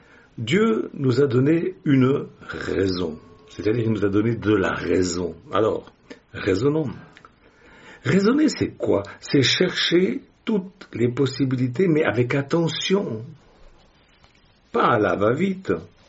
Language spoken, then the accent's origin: French; Switzerland; mes ancêtres étaient des protestants récemment convertis. Et ils ont donc pris la décision de quitter la France et d'aller s'installer en Suisse. Voilà pourquoi je suis suisse.